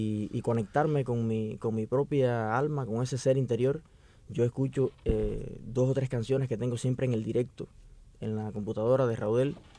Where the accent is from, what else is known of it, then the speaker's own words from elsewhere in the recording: Puerto Padre, Las Tunas, Cuba; Luego busqué su música, la llevé a mi pueblo, allá a Puerto Padres